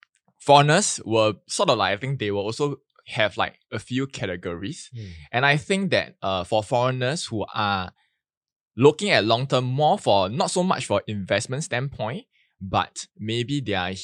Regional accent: Singapore; as a Singaporean

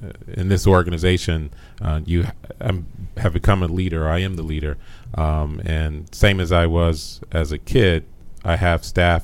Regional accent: Washington, District of Columbia, United States; Washington, D.C.

